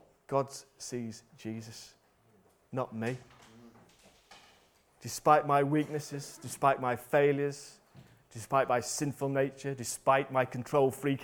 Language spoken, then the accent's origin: English; Dublin, Ireland; born there; I was born in Dublin, yet have a British citizen passport